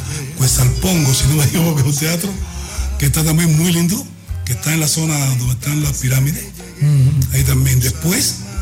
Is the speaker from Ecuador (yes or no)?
no; Cuba; moved away; estoy en Cuba, no he salido de Cuba, aunque no viva en Cuba, yo digo que yo soy cubano. Y no estoy físicamente, pero mi alma, mi corazón y todo está allá. Y ahora que estoy acá en México